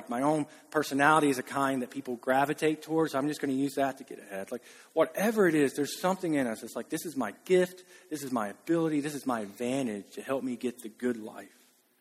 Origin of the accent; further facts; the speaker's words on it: Alabama, United States; It was just Alabama smart, right? Which, I'm from Alabama, I can say that.